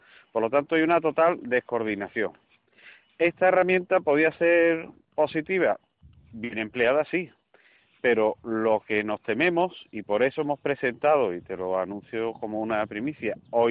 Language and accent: Spanish; Seville, Andalusia, Spain; Yo soy de Sevilla, de eso sé un poco.